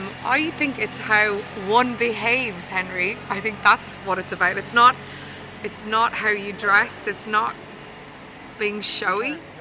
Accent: Finglas, Leinster, Ireland; Well, I am from the posh part of Finglas.

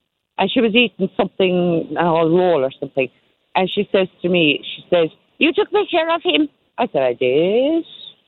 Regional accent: Munster, Ireland; accent: Kerry; I have all my Kerry accent out today.

